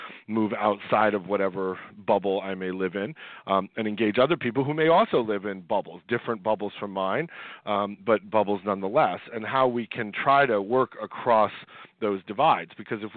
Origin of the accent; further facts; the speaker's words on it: United States; I'm an American historian. I have a PhD in American history